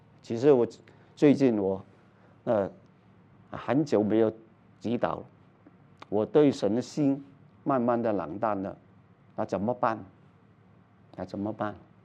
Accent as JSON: {"language": "Chinese", "country": "Hong Kong", "tie": "born or raised there", "said": "我念的是什么基督教的学校，我在香港长大，小学中学我都有读圣经，但是我不信的。"}